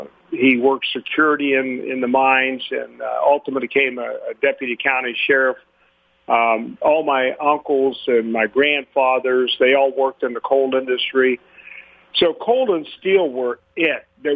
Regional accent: Hopedale, Ohio, United States; I grew up in Hopedale, Ohio, which is a small town of about 900 people, and obviously there weren't very many jobs available for anybody.

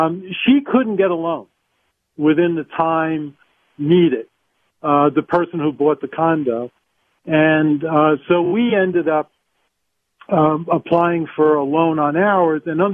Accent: Bronx, New York, United States; moved away as an adult; also born or lived in Washington; Well, I was born and raised in the Bronx a lot of years ago, and I went through college there, graduate of Manhattan College in the Bronx. And from there, I moved to Washington to attend Georgetown Law School at night.

